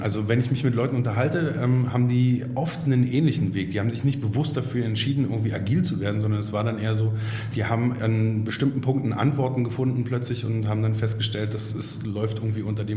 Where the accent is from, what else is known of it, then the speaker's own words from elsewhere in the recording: Berlin, Germany; born there; Ich bin erstmal Papa von zwei Kindern, bin gebürtiger Berliner, was in Berlin gar nicht mehr so oft zu finden ist.